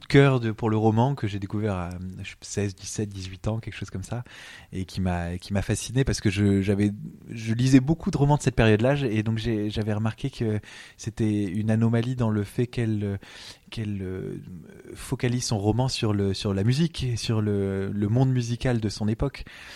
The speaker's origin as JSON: {"language": "French", "town": "Montreuil", "region": "Île-de-France", "country": "France", "tie": "born or raised there", "said": "dans ma ville natale de Montreuil"}